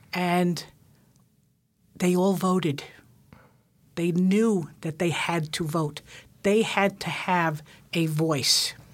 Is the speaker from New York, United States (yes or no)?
yes; New York, United States; now in Alaska, United States; I am from New York. I lived in a Jewish neighborhood